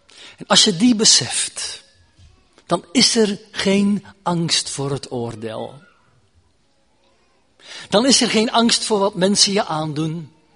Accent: Belgium; Ik kom uit België, dat is een katholiek land.

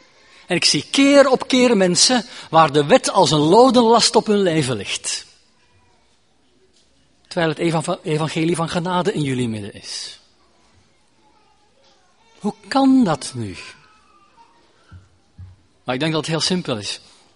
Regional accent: Belgium; Ik kom uit België, dat is een katholiek land.

